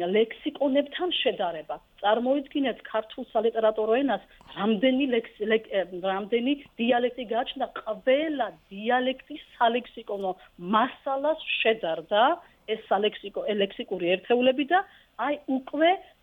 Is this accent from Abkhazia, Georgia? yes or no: no; Adjara, Georgia; accent: Adjarian; ლექსიკონი იქნება ჩვენი კუთხისა, ჩვენი აჭარული კილოს კუთხით.